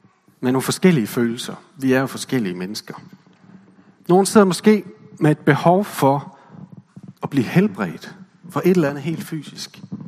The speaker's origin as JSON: {"language": "Danish", "region": "West Jutland", "country": "Denmark", "said": "Jeg kommer jo fra Vestjylland, som jeg vist har nævnt før."}